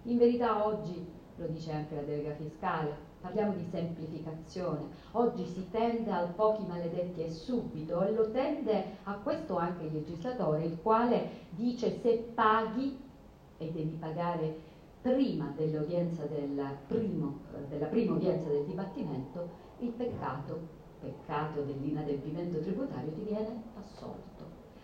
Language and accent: Italian; Sicily, Italy; io sono siciliana e per noi c'è un detto, a mare non ci sono osterie